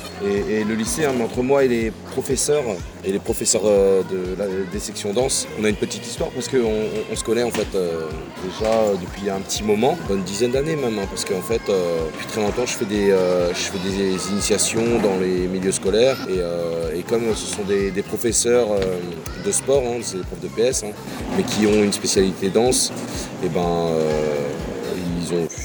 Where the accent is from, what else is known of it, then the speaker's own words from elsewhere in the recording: Morlaix, Brittany, France; now in Brest, France; Même je suis originaire de Morlaix mais aujourd'hui j'habite à Brest.